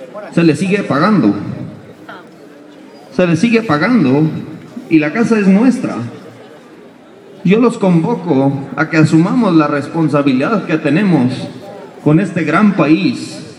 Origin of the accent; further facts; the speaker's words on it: Mexico; reflexionemos en las cosas que nos humillan como mexicanos